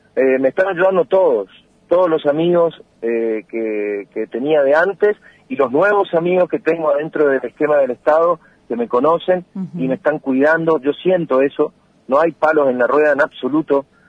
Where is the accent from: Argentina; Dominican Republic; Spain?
Argentina; Alem, Misiones; also born or lived in Oberá; Yo soy Alem. Nací en Oberá por una cuestión fortuita, me crié en Alem.